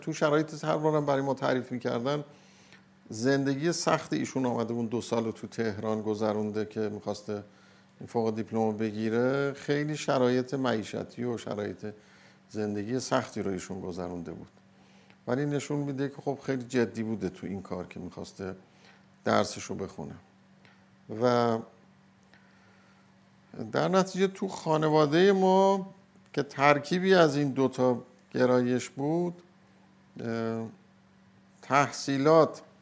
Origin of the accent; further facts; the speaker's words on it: Hamadan, Iran; من سال 25 دی 1334 در همدان متولد شدم.